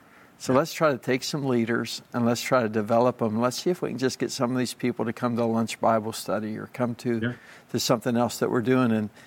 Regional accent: Pittsburgh, Pennsylvania, United States; I grew up in Pittsburgh as a kid, about 25 miles north.

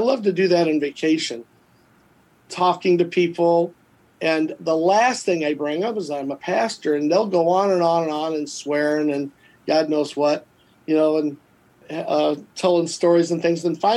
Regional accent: Rock Falls, Illinois, United States; about 10,000 people in Rock Falls, which is my hometown. I'm from Rock Falls.

